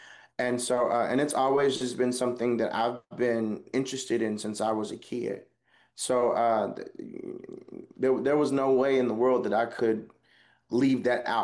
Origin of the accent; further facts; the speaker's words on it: Augusta, Georgia, United States; And then being in Augusta, growing up in Augusta, Georgia, there was a number of very talented musicians